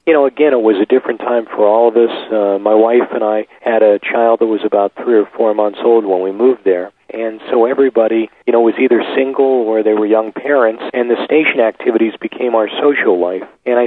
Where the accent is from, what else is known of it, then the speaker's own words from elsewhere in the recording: Pittsburgh, Pennsylvania, United States; For me, growing up in Pittsburgh, that's KQV.